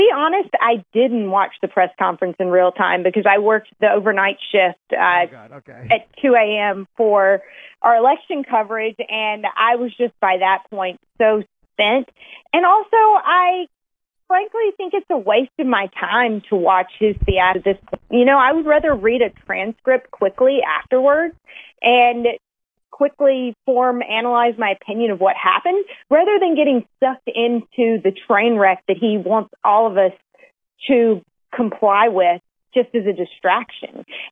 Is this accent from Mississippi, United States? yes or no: yes; Mississippi, United States; You know, I grew up in Mississippi. I grew up around guns.